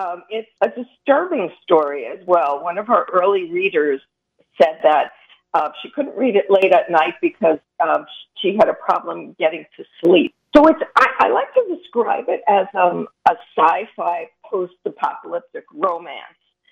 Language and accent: English; Brooklyn, New York, United States; accent: Brooklyn; When I started talking in my Brooklyn accent, so I tried to tone it down.